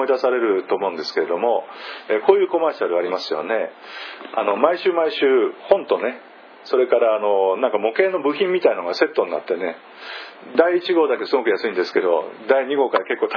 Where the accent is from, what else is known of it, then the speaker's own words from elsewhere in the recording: Tokyo, Japan; born there; 私はもともとは東京都に生まれましたけれども、